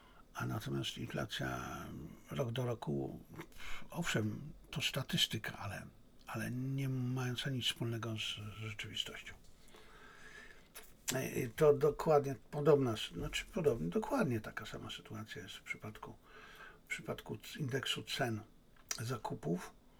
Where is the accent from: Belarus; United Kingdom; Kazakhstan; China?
China; Polish is a second language; Ale ja mówię, dlatego, że ja jestem Chińczykiem, jestem. Ja kocham Chiny, to ja jestem nacjonalistą chińskim